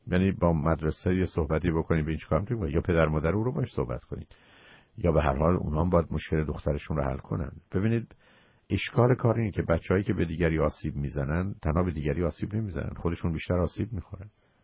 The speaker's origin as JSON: {"language": "Persian", "country": "Iran", "said": "به عنوان یه انسان، به عنوان یه ایرانی هموطن."}